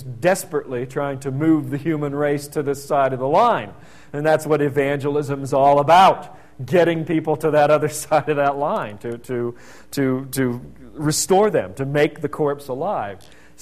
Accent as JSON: {"language": "English", "town": "Pittsburgh", "region": "Pennsylvania", "country": "United States", "tie": "born or raised there", "said": "I grew up around Pittsburgh, so there were a lot of Jews around Pittsburgh, so I had Jewish friends growing up and stuff."}